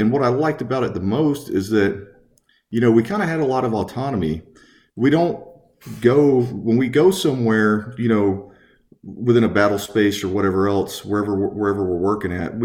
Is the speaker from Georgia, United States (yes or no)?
yes; Georgia, United States; I'm from South Georgia. I had no concept of what the Twin Towers were